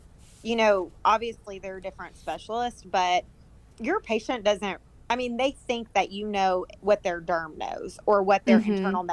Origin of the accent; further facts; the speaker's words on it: Alabama, United States; I'm from Alabama, and so I applied to 2 of them in Alabama